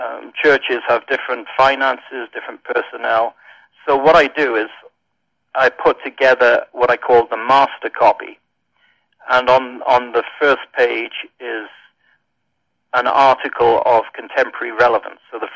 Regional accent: Wales, United Kingdom; also born or lived in England / Scotland; I grew up in Wales, and I've lived in England, I've lived in Scotland, and I've ministered in Northern Ireland, so I have a taste of all four parts of the United Kingdom.

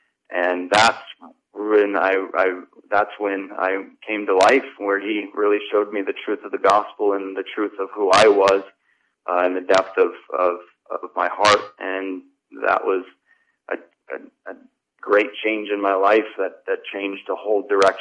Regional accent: Colorado, United States; So I grew up in Colorado, and I grew up in a pretty typical American quote-unquote Christian home.

